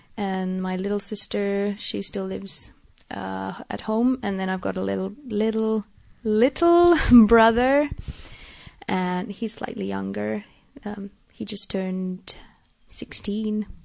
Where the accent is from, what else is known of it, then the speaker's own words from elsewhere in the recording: Järvenpää, Uusimaa, Finland; I'm from Finland, from this town called Järvenpää, and it's about 20 minutes away from the capital of Finland called Helsinki.